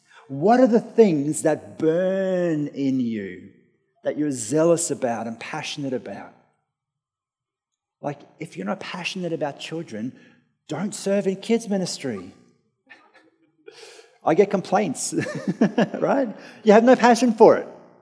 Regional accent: Australia; accent: Australian; I'm an Australian.

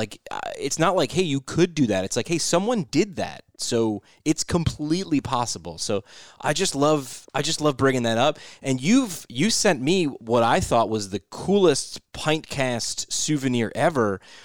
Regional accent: New York, United States; As a New Yorker looking at Denver, you know, all we know is, well, it's just super cold.

